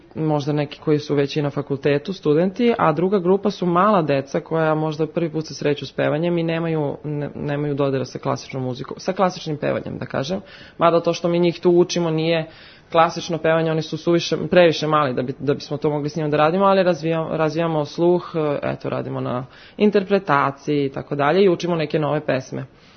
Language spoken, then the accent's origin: Serbian; Negotin, Bor District, Serbia; Ja sam, kažem, potekla iz Negotina, iz te muzičke škole